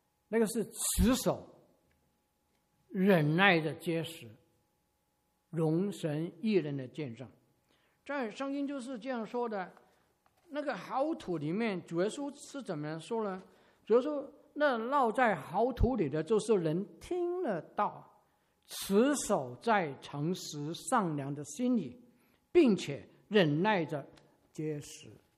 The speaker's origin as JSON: {"language": "Chinese", "region": "Guangdong", "country": "China", "said": "那个男人说他做一个我们广东人的菜干汤"}